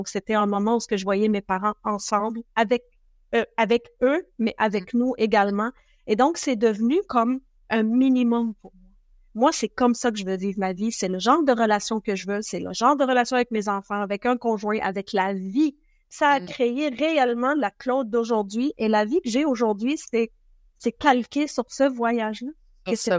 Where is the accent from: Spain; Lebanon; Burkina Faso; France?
Lebanon; Moi, je viens du Liban.